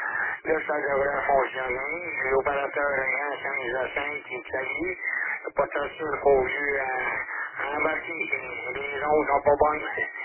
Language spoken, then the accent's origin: French; Quebec, Canada; moved away as an adult; now in Montreal, Canada; je viens de la région de Québec et je suis arrivé à Montréal en 2001